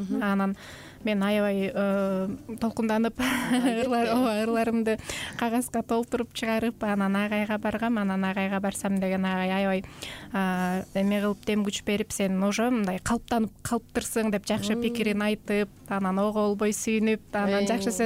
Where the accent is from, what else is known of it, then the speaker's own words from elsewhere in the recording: Leilek, Batken Region, Kyrgyzstan; Мен өзүм чек арага жакын ошо Баткен жергесин лейлек жеринде өстүм.